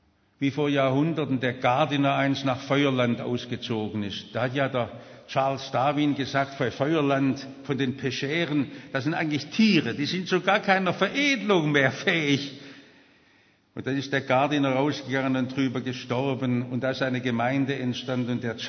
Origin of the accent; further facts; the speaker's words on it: Stuttgart, Baden-Württemberg, Germany; Ich komme aus Stuttgart und wohne jetzt in Häslach, das ist unser Arbeiterviertel.